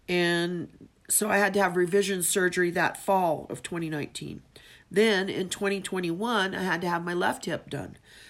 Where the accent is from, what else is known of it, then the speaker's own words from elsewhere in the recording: Texas, United States; And I'm from Texas, and when we were kids, we would say, hightail it, get going, go somewhere, go quickly.